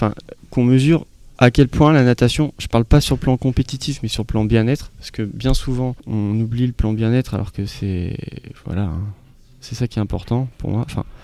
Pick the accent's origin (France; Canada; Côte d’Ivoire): France; Brittany; en Bretagne, bon, parce que je suis breton